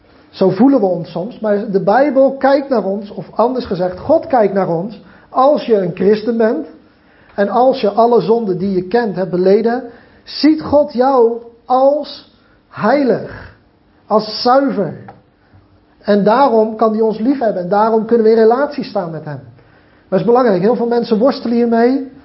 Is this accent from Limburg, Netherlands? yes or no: no; Klaswaal, South Holland, Netherlands; born there; Ik weet dat ik ben geboren in Klaswaal. Dat kent bijna niemand, maar dat maakt niet uit. Klein dorpje.